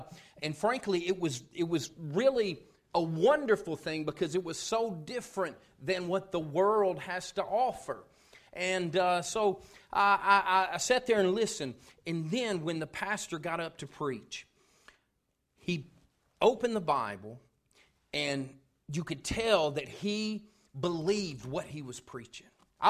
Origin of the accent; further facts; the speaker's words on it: Tennessee, United States; I grew up in East Tennessee, and I remember growing up and driving those curvy roads, and I'd see signs that said, "Jesus saves."